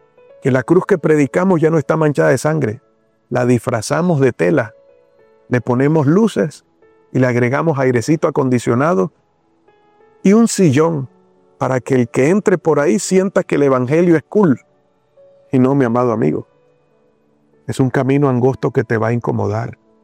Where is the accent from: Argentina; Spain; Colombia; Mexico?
Colombia; si yo voy como ciudadano colombiano a Estados Unidos